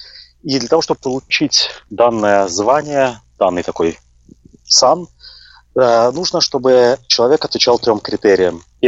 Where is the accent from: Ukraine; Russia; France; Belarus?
Russia; moved away as an adult; Несмотря на то, что я родился в России и прожил 25 лет в России, в Советском Союзе, в России